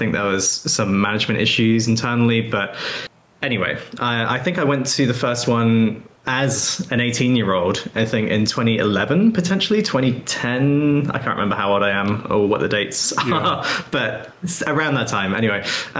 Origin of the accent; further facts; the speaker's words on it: Plymouth, South West England, United Kingdom; I'm from Plymouth, in the southwest of England.